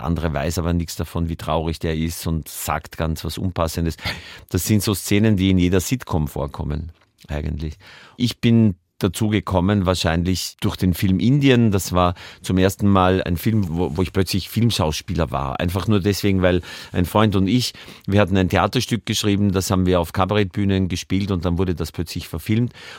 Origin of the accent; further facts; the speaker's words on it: Austria; da dachte ich mir damals, das ist ja fast wie hier bei uns in Österreich, diese Verbindung.